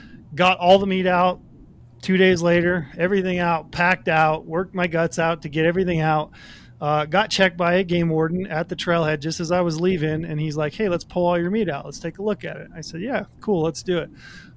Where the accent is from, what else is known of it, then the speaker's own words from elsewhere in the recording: Utah, United States; So, like, I'm from Utah. We take hindquarters, front quarters, backstrap, tenderloins.